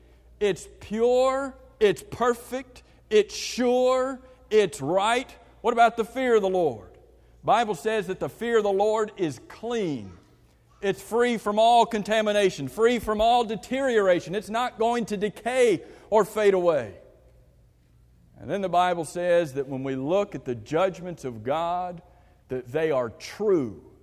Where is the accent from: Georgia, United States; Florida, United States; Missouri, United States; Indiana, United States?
Florida, United States; West Palm Beach; I have never in my life walked out on a frozen lake. I was raised in West Palm Beach, so I'm not really sure why I've never walked out on a frozen lake.